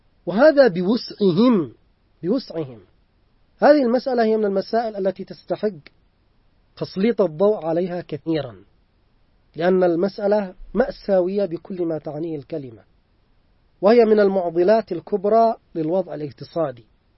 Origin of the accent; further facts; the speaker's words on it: Yemen; يعني مثلا كم نعاني عندنا في اليمن معاناة شديدة جدا